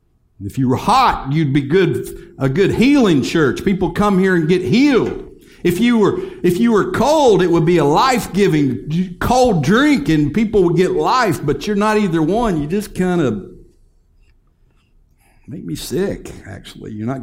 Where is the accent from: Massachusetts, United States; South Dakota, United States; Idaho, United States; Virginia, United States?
Virginia, United States; Bristol; When I was young, I grew up in the Bristol, Virginia, Bristol, Tennessee area. It's the same city in two states.